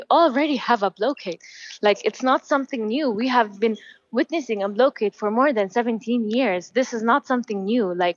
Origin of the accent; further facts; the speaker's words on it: Gaza, Gaza Strip, Palestine; I was born and raised in Gaza, but something like that, I don't know.